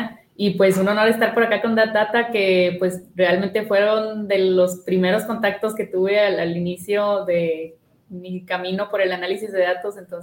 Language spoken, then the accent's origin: Spanish; Monterrey, Nuevo León, Mexico; Soy de Monterrey, México, de acá del norte, de la ciudad del clima loco. Ahorita ya estamos como a 18 grados, algo así, y ayer estábamos a más de 30. Pero eso ya es nuestro día a día.